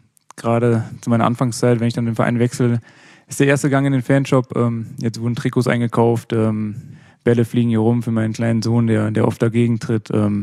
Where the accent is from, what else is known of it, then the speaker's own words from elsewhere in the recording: North Rhine-Westphalia, Germany; ich bin im Westmünsterland aufgewachsen